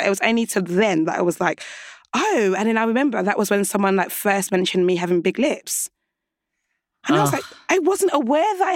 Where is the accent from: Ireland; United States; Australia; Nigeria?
Nigeria; Because obviously like growing up in Nigeria